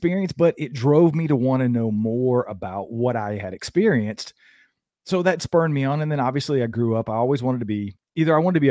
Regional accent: Georgia, United States; I was born and raised in North Georgia. I grew up in the mountains of North Georgia, hearing stories about Bigfoot, Sasquatch, the hairy man.

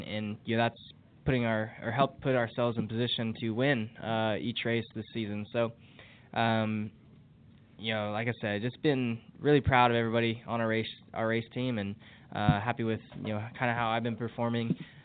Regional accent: California, United States; I'm from California, so it's kind of like my home race. You know, it's a long ways from Sacramento, but still feels somewhat like home

